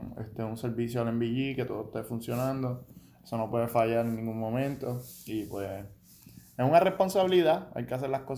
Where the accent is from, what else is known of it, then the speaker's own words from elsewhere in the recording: Bayamón, Puerto Rico; now in Alaska, United States; Soy de Bayamón, tengo 31 años, estoy aquí en Alaska.